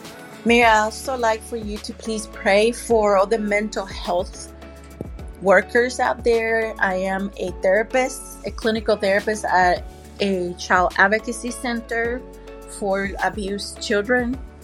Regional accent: Puerto Rico; now in Nashville, United States; I'm from Nashville, Tennessee, although I was born and raised in Puerto Rico.

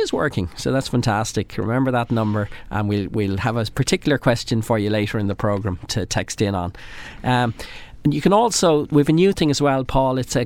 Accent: Drogheda, Leinster, Ireland; Only my father came back, and this is how I grew up in Drogheda, attending St. Peter's.

